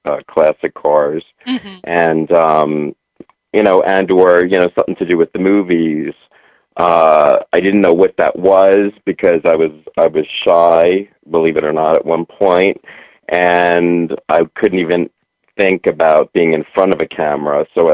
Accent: New Jersey, United States; Yeah, I'm a Jersey boy.

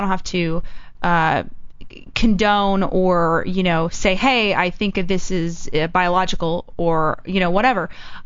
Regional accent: the South, United States; Because I'm from the South. I'm from the Bible Belt, and there's just such a bad rap

